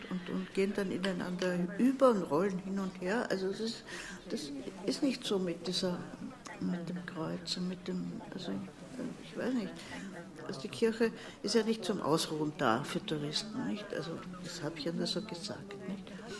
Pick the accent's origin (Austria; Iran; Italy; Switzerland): Austria; Tyrol; Also ich bin im Heiligen Land Tirol aufgewachsen. In einem atheistischen Privathaushalt bin ich auch aufgewachsen.